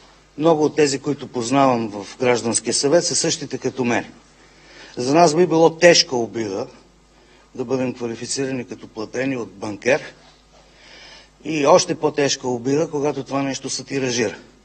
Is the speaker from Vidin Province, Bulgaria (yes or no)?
no; Gabrovo, Gabrovo Province, Bulgaria; born there; По случайност аз пък съм роден в Габрово.